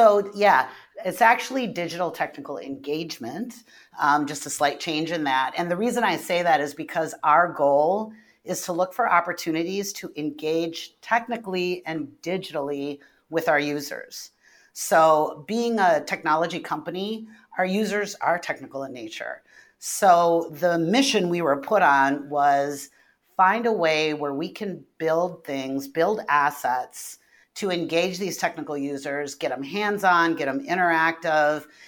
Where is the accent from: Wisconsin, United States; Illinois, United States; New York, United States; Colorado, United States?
Wisconsin, United States; Green Bay; I grew up in Green Bay, so it's a little bit of an enemy to Chicago when it comes to football